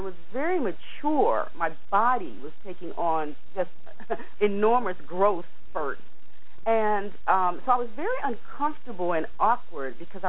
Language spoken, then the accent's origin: English; Washington, District of Columbia, United States; Well, I was born in Washington, D.C. I'm a native Washingtonian, and I was educated in D.C. public school.